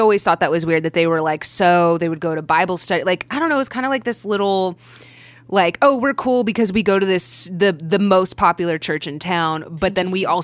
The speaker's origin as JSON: {"language": "English", "region": "Texas", "country": "United States", "tie": "born or raised there", "said": "Well, it was really interesting growing up in Texas, like going to high school in Texas, because we were Catholic"}